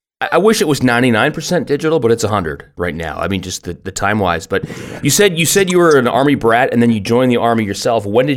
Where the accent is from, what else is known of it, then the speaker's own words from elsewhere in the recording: Canada; being Canadian